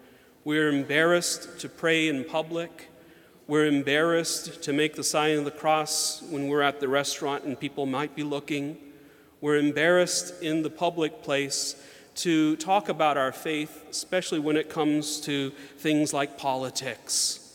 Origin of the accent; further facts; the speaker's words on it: Georgia, United States; when I was a boy, I used to love to climb trees growing up in Georgia.